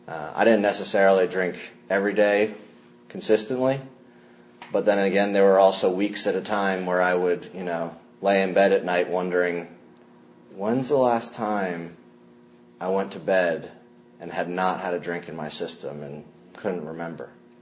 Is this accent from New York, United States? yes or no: no; Bethlehem, Pennsylvania, United States; born there; I was born in Bethlehem, Pennsylvania. It was a steel town up north